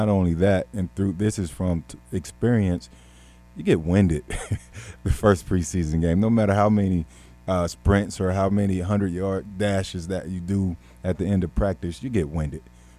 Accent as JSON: {"language": "English", "region": "Florida", "country": "United States", "tie": "born or raised there", "said": "We are in my home state. You know how voting goes in Florida."}